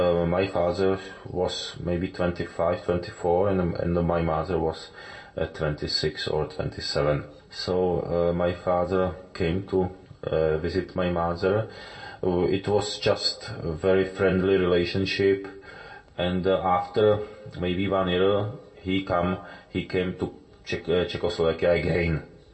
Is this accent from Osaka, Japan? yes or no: no; Tokyo, Japan; English is a second language; I was born in Tokyo, and my younger brother, he is 1 year younger than me, so he was born in Tokyo as well.